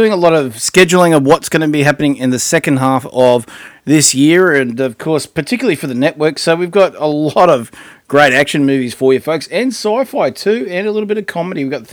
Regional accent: Australia; Even, yeah, we are from Australia, folks, and I am Australian

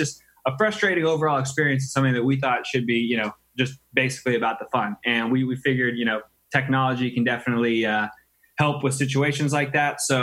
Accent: Los Angeles, California, United States; I am from Los Angeles originally. Went to school out here at USC and graduated in 2011 when I was drafted.

